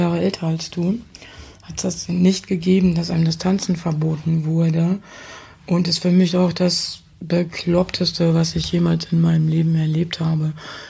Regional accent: Paderborn, North Rhine-Westphalia, Germany; Ich komme aus Nordrhein-Westfalen. Damals musste man immer fahren. In Paderborn, da wo ich herkomme, gibt's nichts.

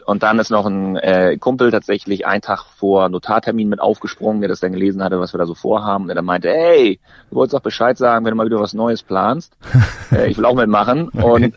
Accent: Northern Germany, Germany; Ich muss gestehen, selbst als Norddeutscher, ich kannte das vorher auch nicht.

